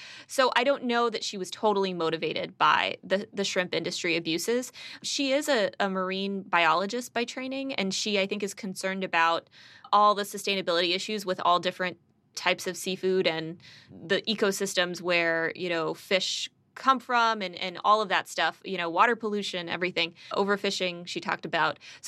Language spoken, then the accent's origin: English; Texas, United States; even though I'm a Texan and that's sacrilege.